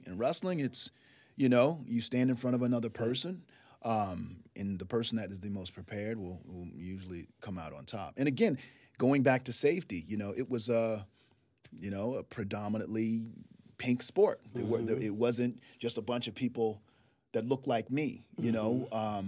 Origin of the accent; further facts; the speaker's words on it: Norfolk, Virginia, United States; I'm from Norfolk, Virginia.